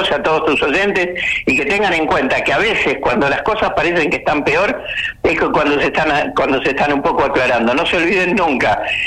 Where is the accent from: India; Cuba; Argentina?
Argentina; Ramos Mejía, Buenos Aires Province; also born or lived in Mataderos, Buenos Aires; yo nací en Mataderos, Luis, pero viví, después de los 7 años, en Ramos Mejía.